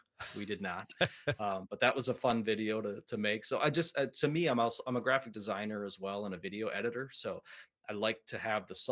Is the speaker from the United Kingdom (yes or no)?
no; Mineral Point, Wisconsin, United States; eral Point's my hometown. So we visited the Opera House. We're actually playing at the Opera House in September. It's one of my favorite places to play, especially as my hometown.